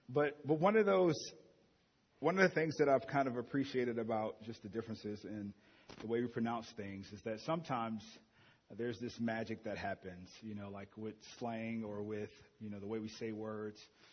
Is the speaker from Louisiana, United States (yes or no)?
yes; New Orleans, Louisiana, United States; So I grew up in New Orleans. It's influenced by West African, Haitian, German, Italian, Vietnamese, French, Spanish, everything, Cajun.